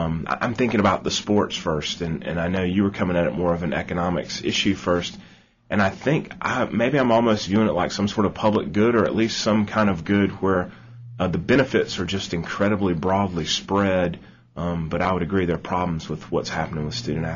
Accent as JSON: {"language": "English", "region": "North Carolina", "country": "United States", "said": "You know, I'm from North Carolina. And the only college I ever applied to was UNC."}